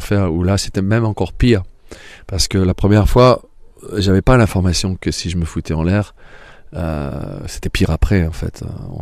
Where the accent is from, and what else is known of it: Hauts-de-France, France